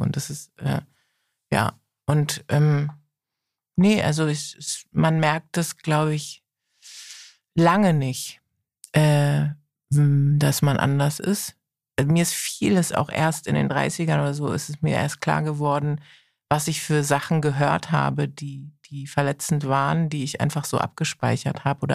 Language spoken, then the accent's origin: German; Berlin, Germany; born there; Geboren am Heidelberger Platz.